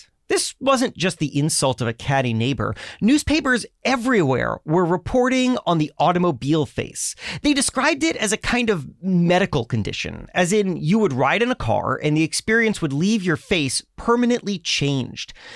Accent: Florida, United States; and I grew up in South Florida, so that sounds about right.

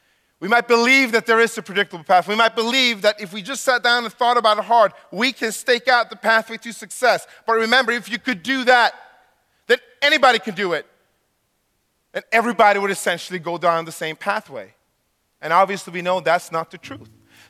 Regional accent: Sweden; now in United States; I grew up in an intersection of different cultures, countries, race. I grew up in Sweden. My dad is Swedish. My mom was Black and Cherokee from the U.S.

